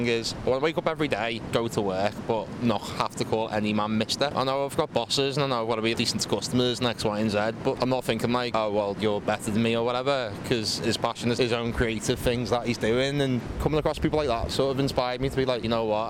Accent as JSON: {"language": "English", "town": "Liverpool", "region": "North West England", "country": "United Kingdom", "tie": "born or raised there", "lives_now": "Sunderland, United Kingdom", "said": "I'd say my favourite city in the world is my hometown. I will be the biggest advocate for Liverpool in the world, but I'm not there anymore. Sunderland's my new hometown, so now I'm the biggest advocate for Sunderland in the world."}